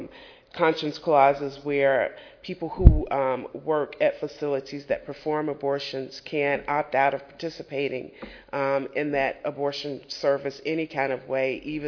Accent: Illinois, United States; former Representative Henry Hyde from my home state of Illinois

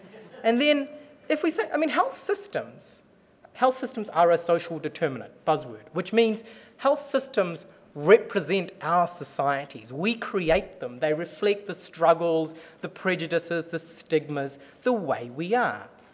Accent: New Zealand; I grew up in New Zealand, but my parents come from Sri Lanka

